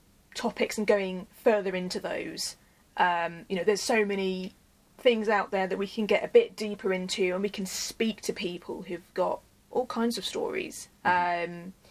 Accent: Bury St Edmunds, East of England, United Kingdom; growing up in Bury St Edmunds, it's not a diverse place. And, you know, I would be one of few people of colour in my class.

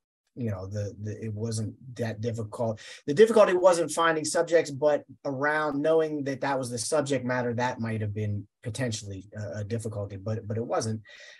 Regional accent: Pennsylvania, United States; And for me, growing up in Western Pennsylvania, and I had lived there my entire life, the suburban Pittsburgh area was not from my perspective, a very diverse area.

